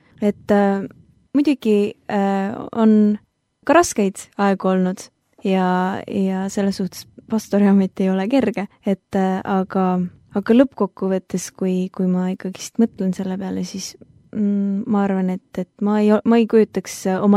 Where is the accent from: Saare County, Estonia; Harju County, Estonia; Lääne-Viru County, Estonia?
Saare County, Estonia; also born or lived in Russia; ma sündisin Saaremaal. Nii et tegelikult ma olen saarlane, siis saare piiga.